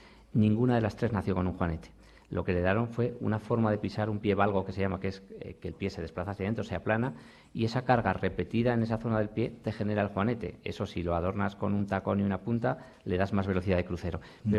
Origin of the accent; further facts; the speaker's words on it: Aragon, Spain; Yo que soy aragonés, nos hacemos un poco brutos.